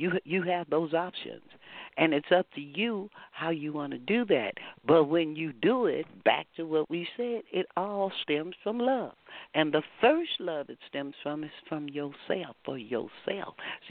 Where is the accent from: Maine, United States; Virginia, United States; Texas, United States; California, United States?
Texas, United States; I'm a Texan.